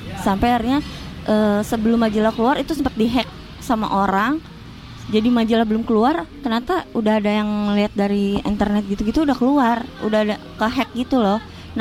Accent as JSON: {"language": "Indonesian", "town": "Bandung", "region": "West Java", "country": "Indonesia", "tie": "born or raised there", "moved": "as an adult", "lives_now": "Jakarta, Indonesia", "said": "Asli Bandung, lahir di Bandung, sekolah di Bandung, gitu. Tapi sudah selesai sekolah, pindah ke Jakarta."}